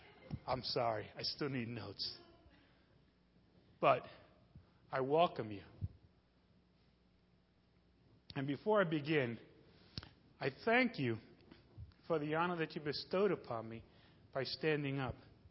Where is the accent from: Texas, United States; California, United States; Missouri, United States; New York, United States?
New York, United States; New York City; You know, I grew up in New York City, Bedford-Stuyvesant, tough neighborhood.